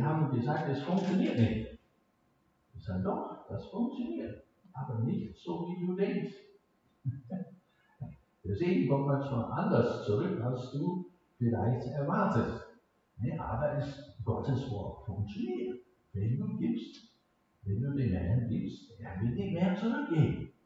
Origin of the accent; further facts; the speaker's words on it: Scotland, United Kingdom; German is a second language; now in Germany; Und ich als Schotte, wenn ich das so lese, ist dann klar